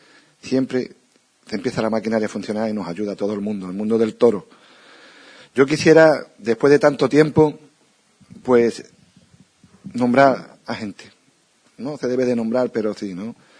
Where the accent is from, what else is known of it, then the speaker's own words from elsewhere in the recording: San Juan del Puerto, Andalusia, Spain; hombre, de San Juan del Puerto, de mi tierra.